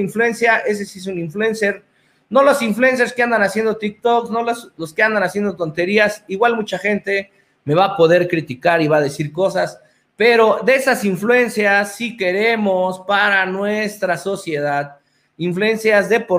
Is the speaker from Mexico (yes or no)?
yes; Mexico; Entonces nosotros como mexicanos debemos de luchar y debemos de respaldar nuestros propios intereses